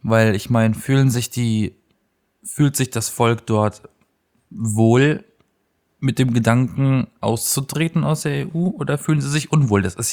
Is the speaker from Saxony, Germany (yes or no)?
no; Baden-Württemberg, Germany; now in Berlin, Germany; ich komme aus dem Schwarzwald, ne? Aus Süddeutschland, Südwestdeutschland, um genau zu sein. Und da leben meine Eltern noch, ne? Meine Familie ist da in der Ecke, wohne aber in Berlin.